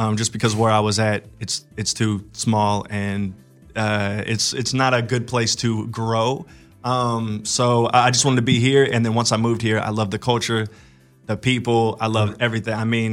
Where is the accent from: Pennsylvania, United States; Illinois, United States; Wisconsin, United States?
Illinois, United States; Anna; also born or lived in St. Louis, Missouri; So I was born in St. Louis, Missouri, but at a very young age, my parents moved me to very small towns outside of it, Missouri and Illinois. And so I spent a lot of time in growing up in a town called Anna, Illinois.